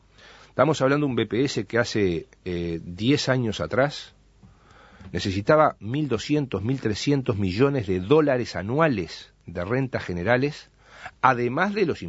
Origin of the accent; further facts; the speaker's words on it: Uruguay; Yo me crié en el Uruguay donde el orgullo era vivir 30 años en el mismo barrio y trabajar 30 años en la misma fábrica.